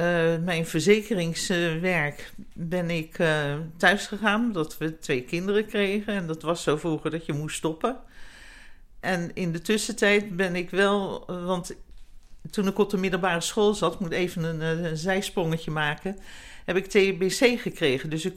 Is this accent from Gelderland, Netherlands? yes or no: no; Delft, South Holland, Netherlands; geboren en getogen in Delft.